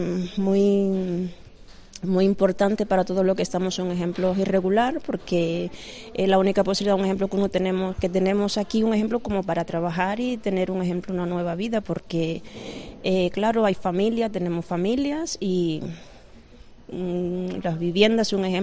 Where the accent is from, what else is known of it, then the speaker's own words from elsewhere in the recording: Cuba; now in Puebla, Mexico; Sí, sí, vengo de Cuba.